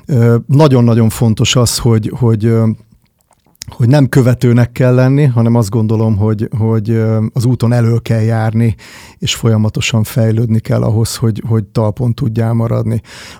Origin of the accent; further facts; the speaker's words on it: Kópháza, Győr-Moson-Sopron, Hungary; also born or lived in Miskolc; Miskolcon születtem egyébként, de 1 évesen visszakerültünk, vagy 1,5 évesen kerültem vissza Kópházára, Sopron mellett egy kis faluba.